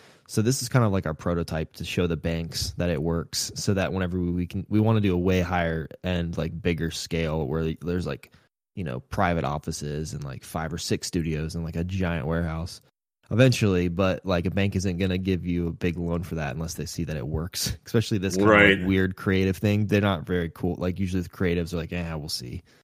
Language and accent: English; Grove City, Ohio, United States; Yeah, so I grew up in Grove City, Ohio, which is like a suburb right outside of Columbus, Ohio, right in the middle of Ohio.